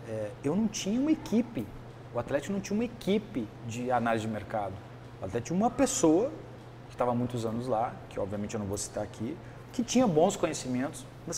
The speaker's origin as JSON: {"language": "Portuguese", "region": "Rio Grande do Sul", "country": "Brazil", "said": "Eu sou gaúcho, né? Sou neto de peão de estância"}